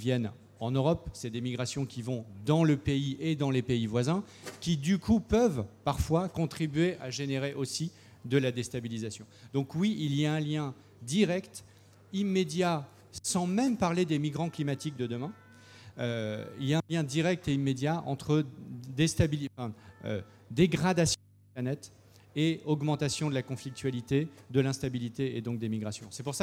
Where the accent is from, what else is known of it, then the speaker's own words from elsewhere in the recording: Arras, Hauts-de-France, France; Moi, je suis d'Arras.